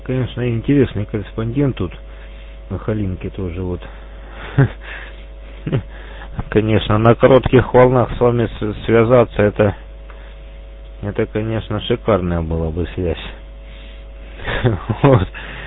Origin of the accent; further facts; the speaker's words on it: Donbas, Ukraine; Я из Донбасса, я думаю, мы уже услышимся